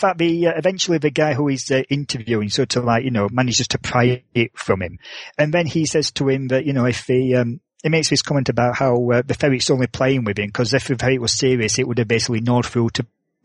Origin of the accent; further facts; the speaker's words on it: Barnsley, Yorkshire and the Humber, United Kingdom; in my hometown of Barnsley